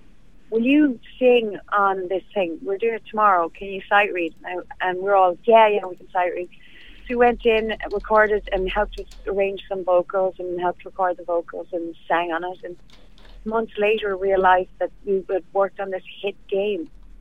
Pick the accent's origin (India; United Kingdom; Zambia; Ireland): Ireland; Connacht; moved away as an adult; now in Malibu, United States; obviously, and I'm from Galway, from East Galway, and I live in Malibu, California, just outside LA.